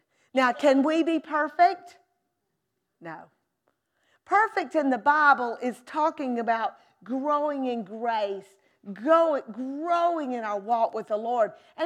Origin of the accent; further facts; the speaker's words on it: Alabama, United States; now in Raleigh, United States; Well, I grew up in Southern Alabama. And we used words like, for a shovel, we called it a scoop.